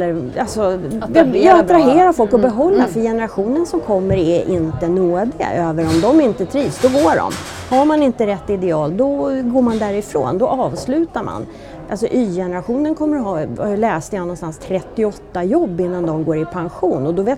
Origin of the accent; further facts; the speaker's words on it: Sweden; also born or lived in United States; jag har bott borta rätt länge, även om jag är svensk, så är jag ju också amerikan